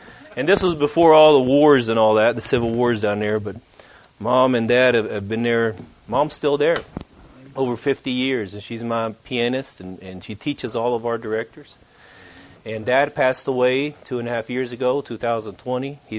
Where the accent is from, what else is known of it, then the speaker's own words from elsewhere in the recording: Costa Rica; now in United States; You see a West Virginian on the outside, but I was born and raised in Costa Rica in the dry jungles on the Pacific Ocean.